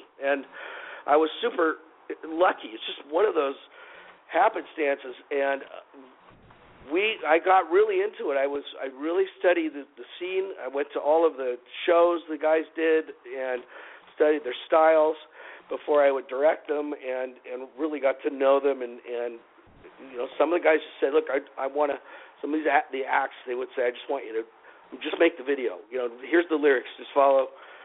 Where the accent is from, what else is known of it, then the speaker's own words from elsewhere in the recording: Las Vegas, Nevada, United States; You know, I was raised in Las Vegas. I did go to a mostly African-American school